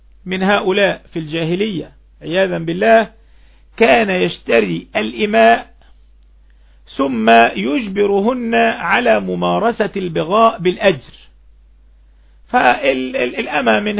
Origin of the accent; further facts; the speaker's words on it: Egypt; وهذا معروف عندنا في مصر في الأرياف إن المزارع بياخد الأرض بنصف الزرع